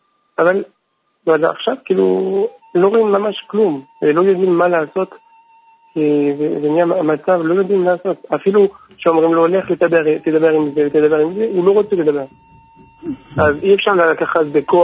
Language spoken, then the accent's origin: Hebrew; France; Hebrew is a second language; now in Israel; אני צרפתי, ואני עליתי לארץ לפני 7-8 שנים.